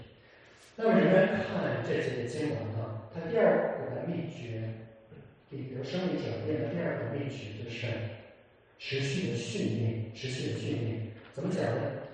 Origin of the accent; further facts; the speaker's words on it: Shandong, China; 因为我小时候在山东的农村长大啊，然后在农村长大的时候，小时候跟着我们80后跟着爸爸妈妈去干农活